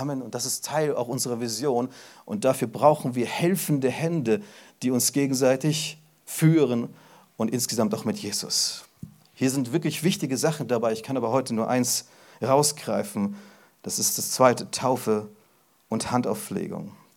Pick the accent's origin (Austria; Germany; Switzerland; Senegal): Germany; Ich bin ja auch ein Deutscher und ich glaube an uns.